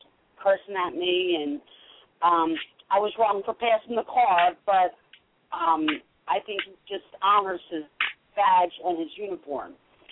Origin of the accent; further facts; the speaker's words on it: Philadelphia, Pennsylvania, United States; I'm from Philadelphia.